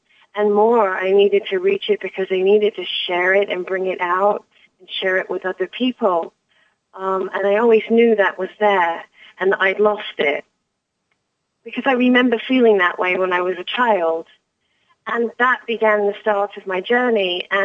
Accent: England, United Kingdom; I was born and raised in England. Well, I've been backwards and forwards all my life, but a lot of my time was spent in England.

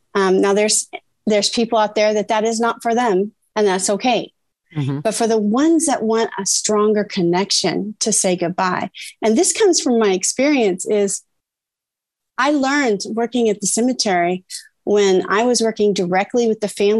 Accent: Indiana, United States; I grew up in Indiana, middle cornfield, central USA.

